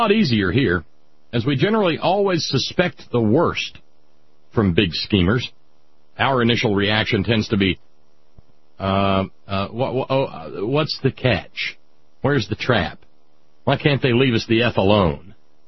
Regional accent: Tiffin, Ohio, United States; even in little old Tiffin, Ohio, my hometown

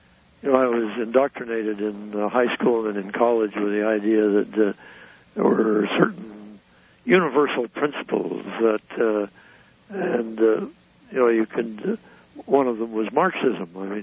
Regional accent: Salt Lake City, Utah, United States; I grew up in Salt Lake City. I went to West High.

